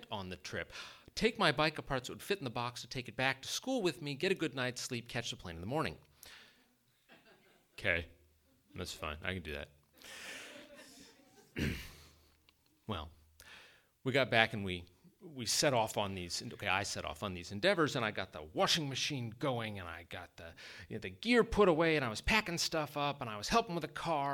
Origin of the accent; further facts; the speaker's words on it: Anchorage, Alaska, United States; So Alita mentioned that I was born and raised in Anchorage